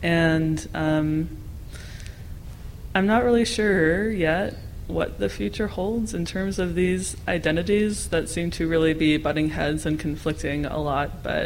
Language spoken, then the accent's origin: English; Westchester, New York, United States; I'm from Westchester, New York. Just north of the city. It's a cool place. I'm a fan. I was raised Mormon